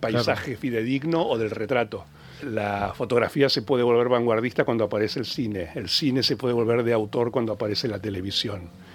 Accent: Argentina; nunca quise jugar en la selección, mucho menos ser presidente siendo argentino.

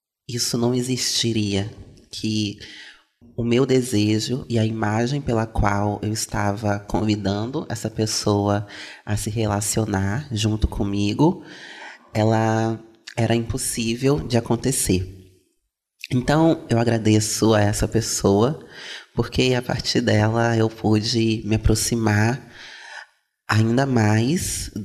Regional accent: Brazil; born there; moved away as an adult; E onde eu nasci, no Brasil, essas civilizações, sociedades e povos, eles continuaram acontecendo a partir de inúmeras práticas culturais.

